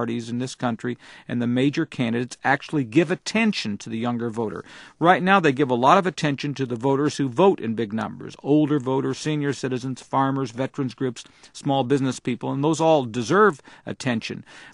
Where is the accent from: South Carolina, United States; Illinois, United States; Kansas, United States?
Kansas, United States; I come from Kansas, which is a roughly parallel state politically to Utah.